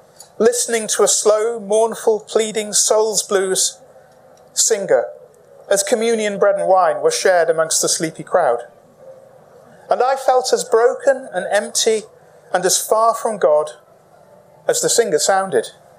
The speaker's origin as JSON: {"language": "English", "town": "Bolton", "region": "North West England", "country": "United Kingdom", "tie": "born or raised there", "said": "I grew up in Bolton. It rains a lot. It's a lovely place. I'm reconciled with Bolton now. I wasn't then."}